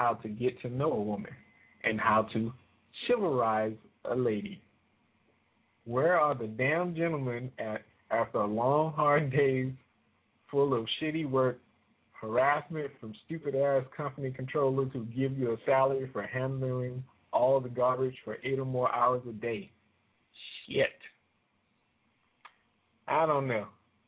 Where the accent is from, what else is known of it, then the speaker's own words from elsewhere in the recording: New Orleans, Louisiana, United States; it reminds me of what happened in my hometown, New Orleans, where after Katrina, a lot of the projects, they didn't open them back up.